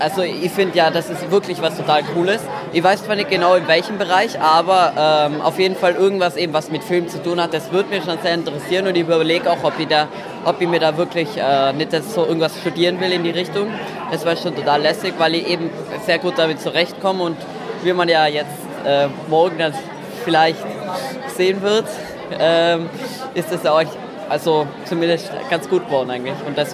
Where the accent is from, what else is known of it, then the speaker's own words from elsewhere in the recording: Innsbruck, Tyrol, Austria; Also ich komme aus Innsbruck, Tirol.